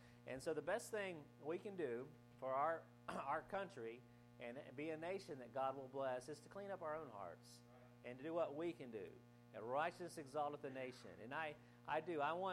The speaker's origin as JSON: {"language": "English", "country": "United States", "said": "I'm glad that I'm from America. I'm glad I live in America."}